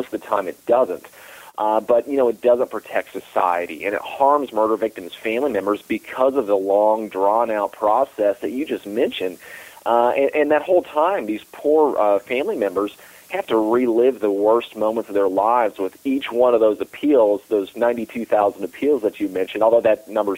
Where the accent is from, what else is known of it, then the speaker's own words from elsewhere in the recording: Georgia, United States; Even in my home state of Georgia, they had to raise taxes multiple times just to fund the initial trials.